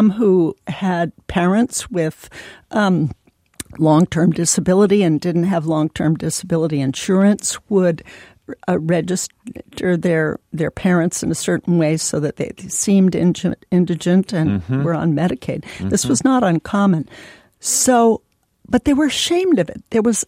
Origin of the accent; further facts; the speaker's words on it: California, United States; hi, I'm from California, it's a Democratic state, and I kind of live in one political bubble.